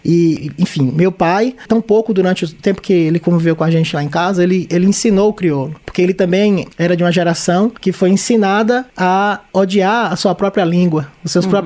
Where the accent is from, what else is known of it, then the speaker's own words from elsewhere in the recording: João Pessoa, Paraíba, Brazil; Mas dos meus 6 aos 20 anos, eu cresci em João Pessoa, e toda a minha formação foi lá